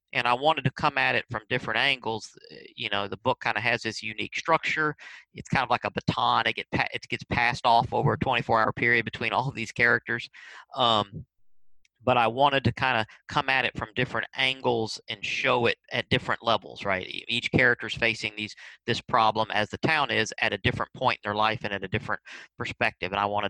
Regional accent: Kentucky, United States; I'm originally from Kentucky.

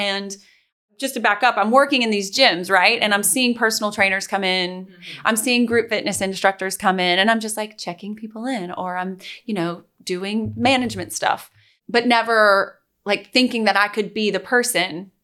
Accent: Greenville, South Carolina, United States; I'm from Greenville, South Carolina. I was dancing, as we've talked about, all my life competitively. I was traveling, and I went to high school in Greenville, and I also went to an art high school in Greenville at the same time.

